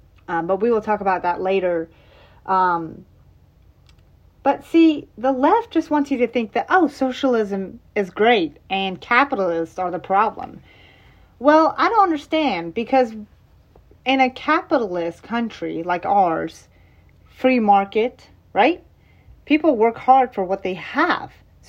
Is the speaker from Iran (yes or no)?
yes; Iran; I am from Iran, and that doesn't happen there, okay?